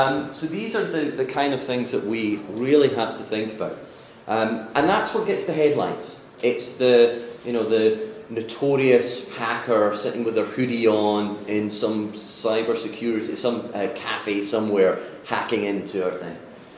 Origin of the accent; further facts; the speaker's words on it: Scotland, United Kingdom; now in Seattle, United States; So originally from Scotland, obviously, but I do live up in the Seattle area.